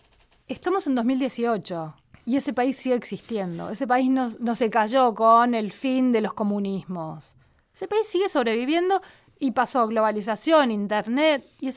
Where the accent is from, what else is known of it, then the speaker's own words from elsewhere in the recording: Argentina; hola, soy de Argentina.